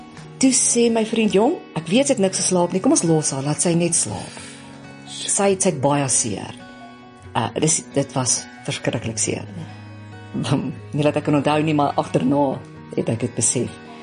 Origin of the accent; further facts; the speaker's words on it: China; now in South Africa; ek kom van China af